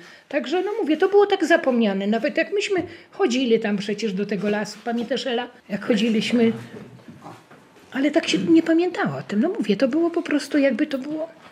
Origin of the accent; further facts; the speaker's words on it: Trawniki, Lublin Voivodeship, Poland; pochodzę z Trawnik, jestem rodowitą trawniczenką.